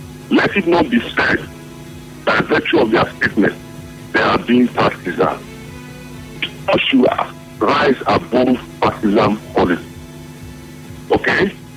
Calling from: Umudwaya, Nigeria; I'm calling from Umudwaya.

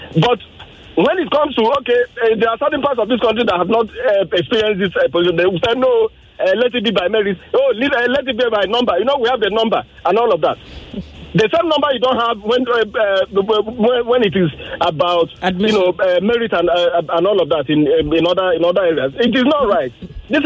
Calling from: Ogba, Lagos, Nigeria; Yes, I'm calling from Ogba.

